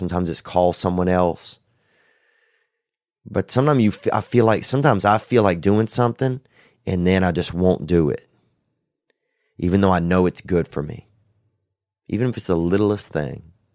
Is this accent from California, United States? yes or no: no; Louisiana, United States; Gang, gang … out of that 985, son. And that's my hometown, St. Tammany Parish.